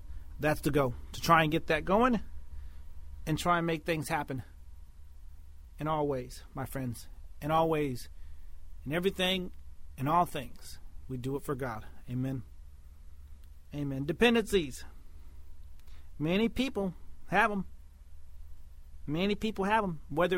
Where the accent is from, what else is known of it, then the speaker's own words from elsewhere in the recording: Texas, United States; You can tell I'm a Texan.